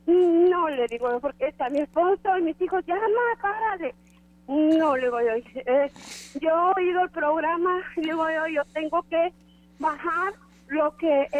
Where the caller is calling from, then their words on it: Oklahoma City, Oklahoma, United States; Yo soy la señora de Oklahoma City.